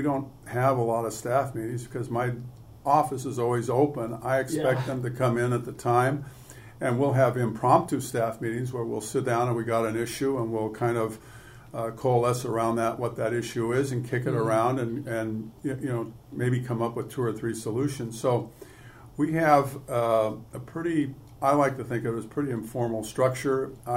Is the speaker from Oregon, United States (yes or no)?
yes; Portland, Oregon, United States; I've been a native Oregonian. I was born here and in Portland, and so I've lived my whole life in Oregon